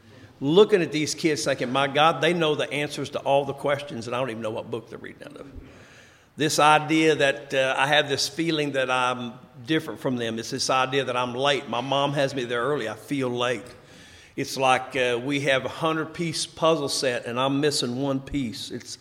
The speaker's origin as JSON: {"language": "English", "region": "Oklahoma", "country": "United States", "tie": "born or raised there", "also_born_or_lived": "West Texas", "said": "I was born in Texas. Grew up first 5 years of my life in West Texas. But my mom and dad were from that little town in southeast Oklahoma, so mom wanted to go home, so we moved home."}